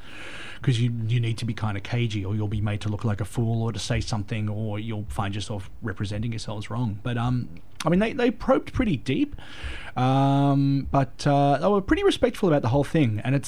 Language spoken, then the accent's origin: English; Australia; at the end of the day, I'm still an Australian wrestler